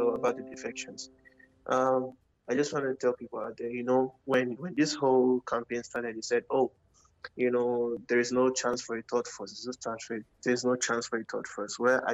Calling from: Canada; So, I'm mostly calling from Canada.

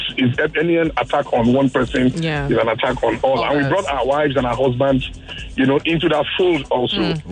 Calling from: Ogba, Lagos, Nigeria; I'm calling from Ogba.

